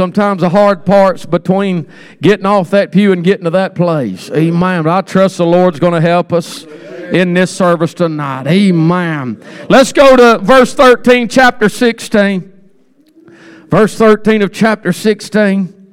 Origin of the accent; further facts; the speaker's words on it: Georgia, United States; And we're from Georgia, and we're from way down in Georgia. We're almost out of Georgia.